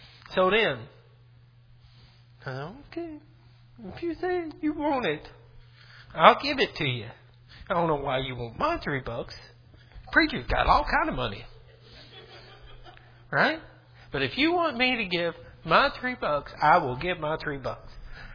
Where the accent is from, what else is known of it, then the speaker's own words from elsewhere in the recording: St. Augustine, Texas, United States; I can't be in DeRidder, Louisiana, and in my hometown of St. Augustine, Texas, and in Kenya